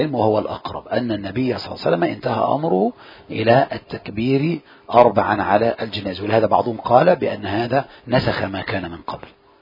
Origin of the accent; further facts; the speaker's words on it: Egypt; إذا سلم واحدة هاج الناس عليه لانتشار التسليمتين كما عندنا في مصر